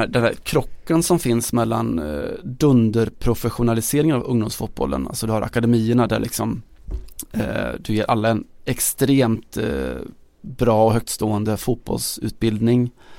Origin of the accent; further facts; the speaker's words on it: Västra Götaland County, Sweden; När jag var själv, jag vet inte, 12-13 år någonting, så hade vi besök hemma i Västergötland